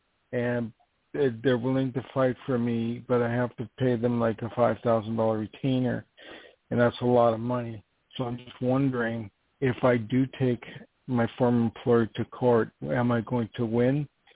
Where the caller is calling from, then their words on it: New York, United States; calling from New York.